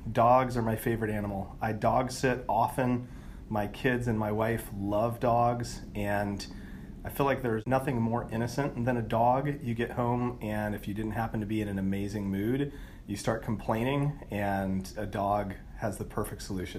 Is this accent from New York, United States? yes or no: no; Santa Cruz, California, United States; also born or lived in Spain; I'm from Santa Cruz originally and raised almost entirely in Santa Cruz with a small stint in Spain.